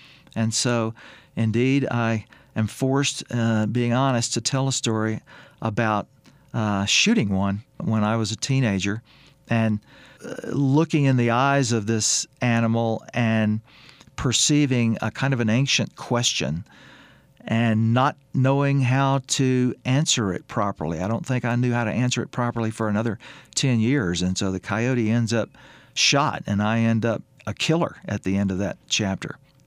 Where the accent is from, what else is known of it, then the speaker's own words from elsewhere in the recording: Louisiana, United States; I grew up in Louisiana in the rural South, and when I was 12 or 14 years old, to my absolute shock, coyotes began showing up in Louisiana.